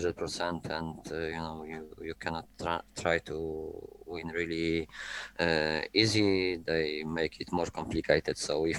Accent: Gdańsk, Pomeranian Voivodeship, Poland; English is a second language; moved away as an adult; now in Copenhagen, Denmark; I am from Gdańsk. It's on the north.

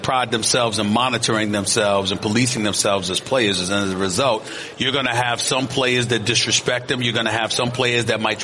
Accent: New York, United States; because even though I'm a New Yorker and a diehard Yankees fan, I respect the hell out of the Houston Astros in terms of their talent.

